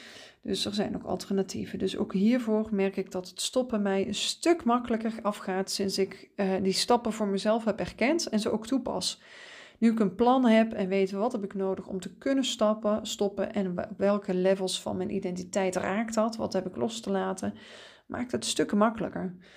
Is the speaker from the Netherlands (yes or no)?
no; Belgium; Want ik ben Belg, ik ben Bourgondier, ik hou van lekker eten en drinken.